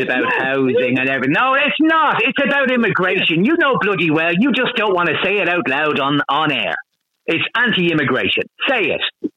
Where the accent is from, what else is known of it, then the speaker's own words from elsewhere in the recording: Ireland; I haven't lost my sense of pride in being an Irishman.